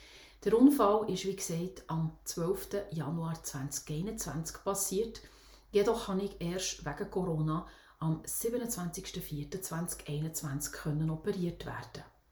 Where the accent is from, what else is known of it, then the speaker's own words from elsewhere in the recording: Switzerland; accent: Swiss German; first language Swiss German; Und zwar Schweizerdeutsch. Meine Muttersprache eigentlich, ursprünglich.